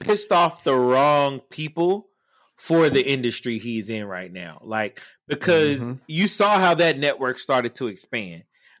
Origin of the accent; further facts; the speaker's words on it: the South, United States; A hit dog holler. You know I'm from the South too, so you know I'm with you.